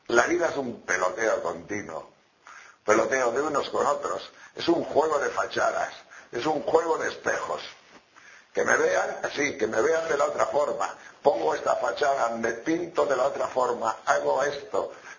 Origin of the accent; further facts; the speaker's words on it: Spain; Es que yo soy español y no me suena eso.